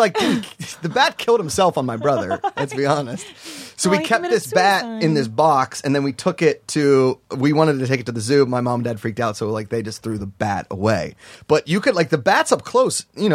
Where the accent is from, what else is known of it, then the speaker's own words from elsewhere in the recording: Pennsylvania, United States; No, so when I was a kid, I grew up in Pennsylvania, and like right at the edge of where like Pittsburgh ends and like the farm starts, so kind of like rural suburban kind of area